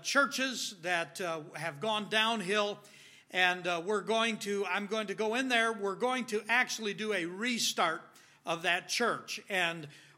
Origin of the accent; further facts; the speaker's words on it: Youngstown, Ohio, United States; born there; Now, in 1960, my dad started the Youngstown Baptist Church, and I was born in Youngstown.